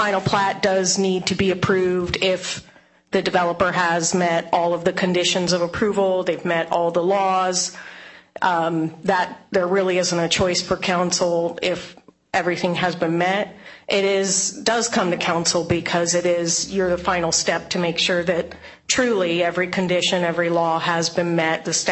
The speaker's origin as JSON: {"language": "English", "town": "Black Diamond", "region": "Washington", "country": "United States", "tie": "born or raised there", "lives_now": "Bellevue, United States"}